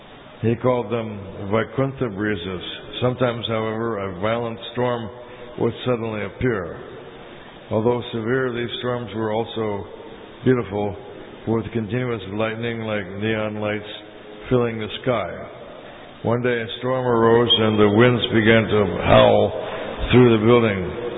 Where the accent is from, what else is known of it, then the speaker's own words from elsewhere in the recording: Los Angeles, California, United States; I was from Los Angeles, but I had to fly to New York.